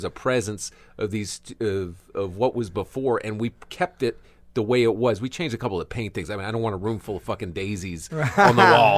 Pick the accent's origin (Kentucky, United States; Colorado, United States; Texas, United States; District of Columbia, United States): District of Columbia, United States; Washington; Originally D.C.